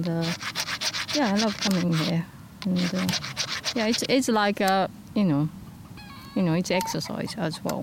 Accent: Japan; English is a second language; moved away as an adult; now in Manchester, United Kingdom; I'm from Japan, but lived in the UK for over 30 years.

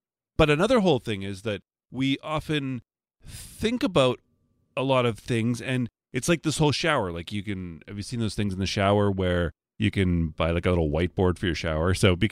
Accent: Canada; I'm Canadian

